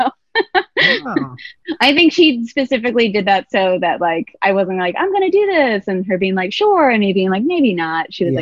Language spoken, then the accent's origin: English; Michigan, United States; moved away as an adult; I grew up in Michigan.